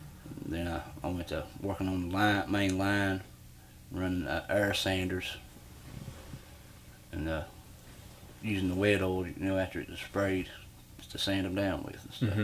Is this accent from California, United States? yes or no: no; Richlands, Virginia, United States; born there; I was born in Southwest Virginia, Richlands, Virginia. My father, he worked in the coal mines.